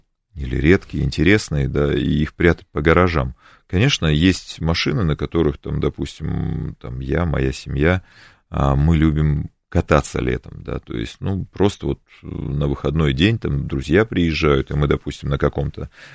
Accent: Russia; Ну, я хоть и немец, но русский немец.

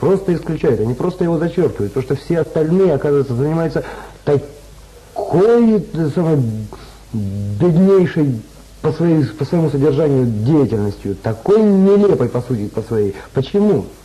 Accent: Cherepovets, Vologda Oblast, Russia; Я сам из Череповца.

